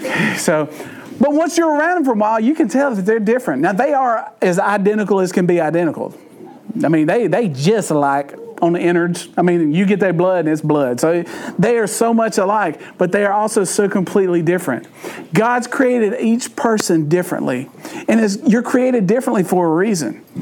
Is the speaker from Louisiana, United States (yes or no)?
yes; Louisiana, United States; We have a scrimp bowl because that's what we do at Christmas because we're Cajun.